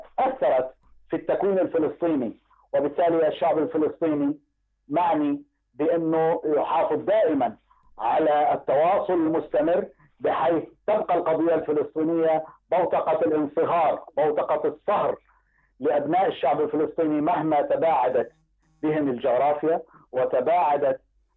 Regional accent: Jordan; also born or lived in Palestine; أنا كما قلت ولدت في فلسطين، ولدت في الأردن ونشأت فيها، فكان جزء من الوفاء لقضيتي أن أكون أيضا وفيا للبلد الذي نشأت فيه والبلد اللي تعلمت فيه ودرست دراستي

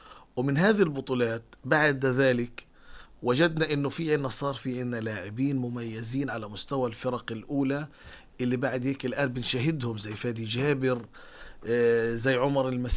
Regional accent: Gaza, Gaza Strip, Palestine; الآن الأكاديميات الموجودة عندنا في غزة،

